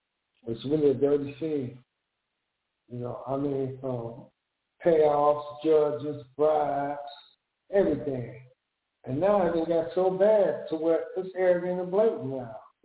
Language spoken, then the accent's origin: English; Chicago, Illinois, United States; I've been born and raised in Chicago my whole life, and I never thought, because this is a beautiful place, man.